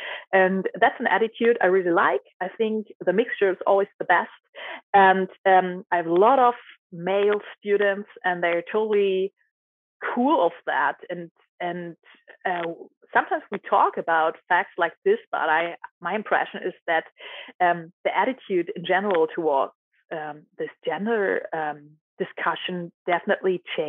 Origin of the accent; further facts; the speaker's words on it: Germany; English is a second language; I'm also here from Germany